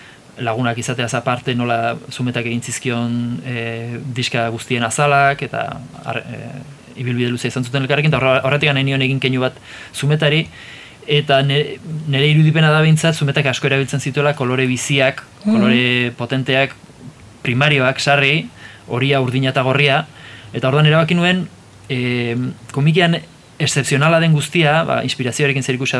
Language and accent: Basque; Irun, Basque Country, Spain; Irun agertzen da nire herria